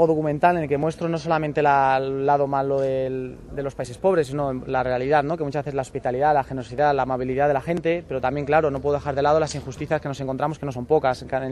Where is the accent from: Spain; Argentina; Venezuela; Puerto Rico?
Spain; Majadahonda, Community of Madrid; es un orgullo pues promover la bicicleta en mi pueblo, de Majadahonda, de toda la vida.